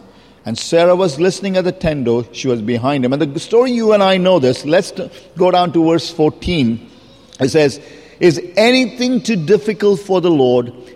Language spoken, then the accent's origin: English; India; English is a second language; if you're wondering why my V and my W, I keep struggling with it. That's because I come from India. We say our V and our W very much the same.